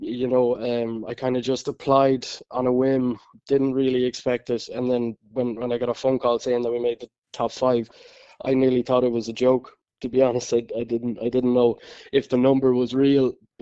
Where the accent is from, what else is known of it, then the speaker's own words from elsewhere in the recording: Ballinamore, Connacht, Ireland; No, I'm not a Galway man. I'm from Ballinamore in County Leitrim. Yes, I've just been living in Galway the last 5 years now for college.